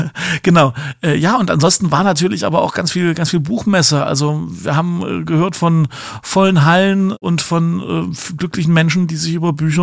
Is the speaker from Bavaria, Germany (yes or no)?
no; Leipzig, Saxony, Germany; die bei einem Getränk ihrer Wahl über alle Sachen sprechen, die ihnen als Leipziger so unter den Nägeln brennen.